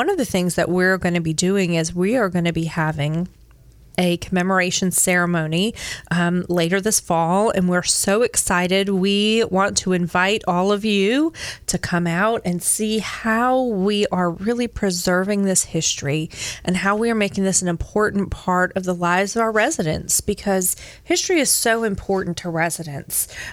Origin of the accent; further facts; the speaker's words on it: Hawaii, United States; now in Greenville, United States; Of course, we grew up in Hawaii, so I didn't have a Wilkins Mansion to look at, but we had our favorite places that we went.